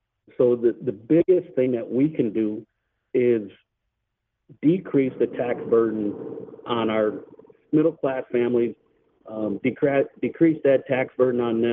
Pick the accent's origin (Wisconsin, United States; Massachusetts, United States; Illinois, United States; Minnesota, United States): Wisconsin, United States; I grew up here in Portage County. I actually live in the home that I was raised in.